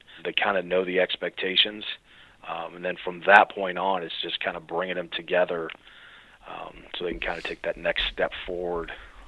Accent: St. Louis, Missouri, United States; I think part of it is I'm originally from St. Louis, so there's a natural draw there with having family in town.

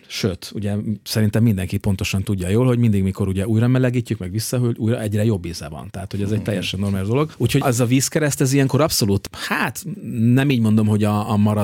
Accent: Budapest, Hungary; tehát én egy ilyen törzsgyökeres 11. kerületi budai gyerek vagyok. Én ott nőttem föl.

